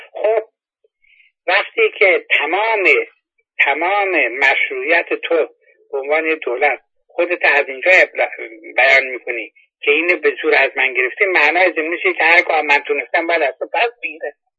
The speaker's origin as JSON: {"language": "Persian", "country": "Iran", "said": "ما همه ایرانی هستیم"}